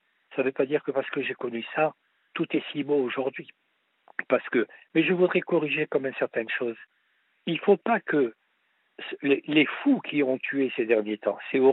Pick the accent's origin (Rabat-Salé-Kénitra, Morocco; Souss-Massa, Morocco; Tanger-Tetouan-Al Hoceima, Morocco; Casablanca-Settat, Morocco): Rabat-Salé-Kénitra, Morocco; Rabat; born there; Il y a une grande avenue où je suis né à Rabat qui s'appelle l'avenue Mohamed V